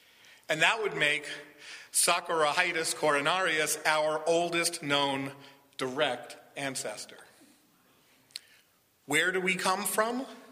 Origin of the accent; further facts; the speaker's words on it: Long Island, New York, United States; also born or lived in Boston / southern Maine / Cape Cod; I grew up on Long Island, New York, went to college in upstate New York, moved to Boston, and then to southern Maine, out to Cape Cod, and finally here.